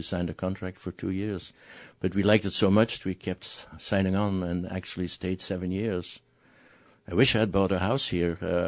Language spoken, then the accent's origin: English; Antwerp, Flanders, Belgium; Originally from Belgium. Grew up in Antwerp.